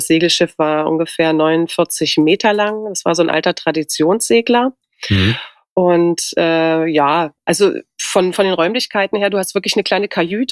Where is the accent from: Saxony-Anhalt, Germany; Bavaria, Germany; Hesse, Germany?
Saxony-Anhalt, Germany; Halle; born there; also born or lived in Magdeburg; Also ich bin in Halle geboren, also trotzdem Ossi, ne?